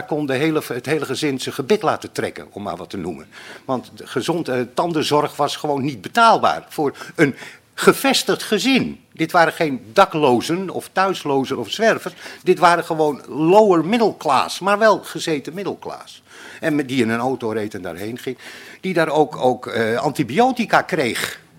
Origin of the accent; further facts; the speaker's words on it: Netherlands; Wij hebben als Nederlander hebben wij een van de sterkste verzorgingsstaten ter wereld.